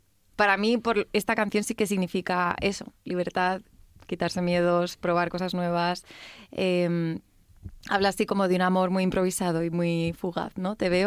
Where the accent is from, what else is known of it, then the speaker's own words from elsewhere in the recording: Tres Cantos, Community of Madrid, Spain; Pues yo he vivido toda mi adolescencia y tal en Tres Cantos. Pero yo siempre salía por Madrid.